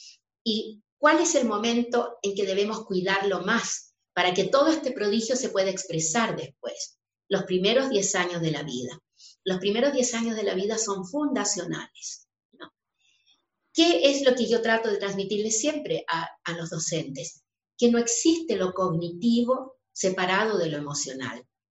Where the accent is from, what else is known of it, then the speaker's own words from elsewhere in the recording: Chile; al menos en mi país, y sé que en otros ha ocurrido igual, ha sido creer que lo cognitivo acá y lo emocional acá. En Chile incluso hubo épocas en que la emocionalidad no se permitía